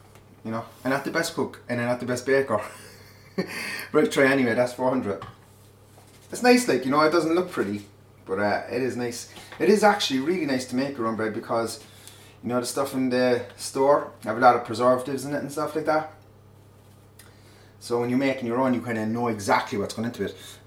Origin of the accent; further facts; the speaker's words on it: Ireland; And it's really important as well for, you know, when we're Irish, we have to bake a lot of bread